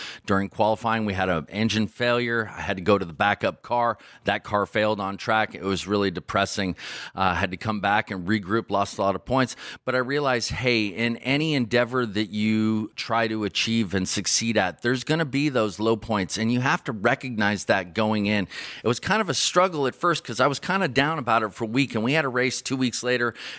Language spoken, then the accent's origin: English; California, United States; now in Loomis, United States; You know, I've born and raised in the Bay Area, and I've lived in Silicon Valley for the last 25 years of my life.